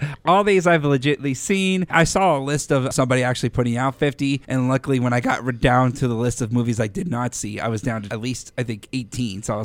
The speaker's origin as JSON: {"language": "English", "country": "United States", "said": "I am proud to say that I am American for sure."}